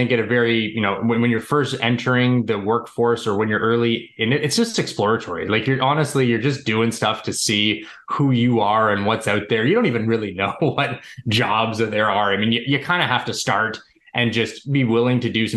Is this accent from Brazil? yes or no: no; Toronto, Ontario, Canada; I'm Canadian. I've always been. We live in the suburbs of Toronto where I was born and now live.